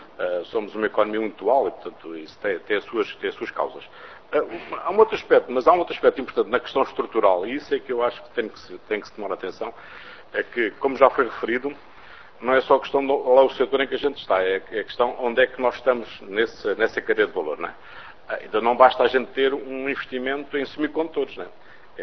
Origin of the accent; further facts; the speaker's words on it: Portugal; eu sou de Portugal